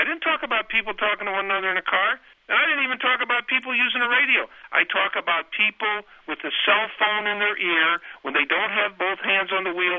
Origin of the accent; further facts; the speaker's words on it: Illinois, United States; If you're stopped, for example, my home state is Illinois.